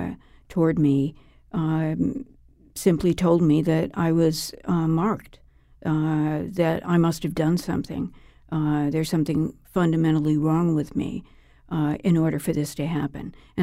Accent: Oak Park, Illinois, United States; Well, I grew up in Oak Park, Illinois, which is part of the Archdiocese of Chicago.

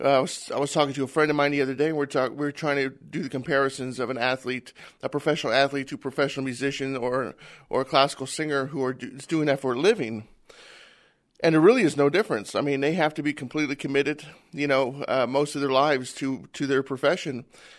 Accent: San Antonio, Texas, United States; I'm from San Antonio, so if you're not a fan of the Spurs, then you're not part of the city.

